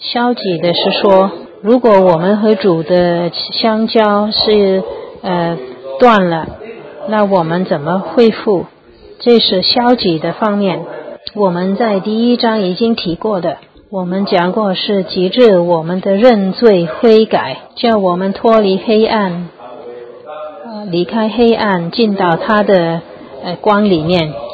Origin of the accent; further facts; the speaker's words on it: Guangdong, China; 按照我们广东人说，是说的不那么斯文是小孩。